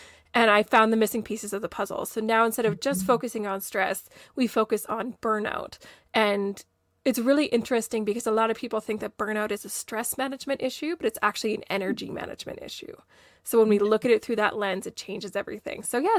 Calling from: Calgary, Alberta, Canada; I am joining you from Calgary, Alberta, Canada. And it's still winter here, but I'm loving it.

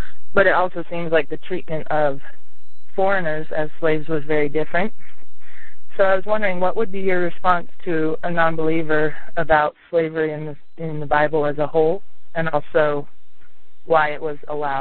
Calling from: Denver, Colorado, United States; I'm calling from Denver, Colorado.

